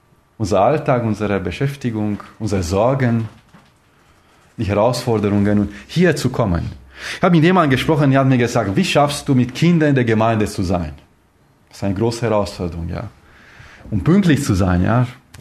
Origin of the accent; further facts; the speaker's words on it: Transylvania, Romania; moved away; Ich bin auch selber aus Siebenbürgen. Und man weiß, was bedeutet, alles von Null anzufangen.